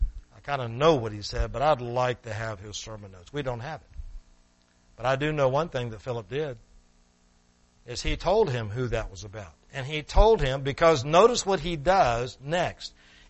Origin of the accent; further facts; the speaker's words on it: Plant City, Florida, United States; moved away; Well, I'm from Plant City. I haven't lived there for a long time, but I'm from Plant City.